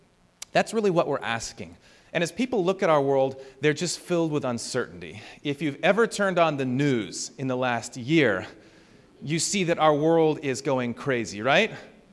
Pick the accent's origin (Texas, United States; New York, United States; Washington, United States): Washington, United States; I grew up in Washington State.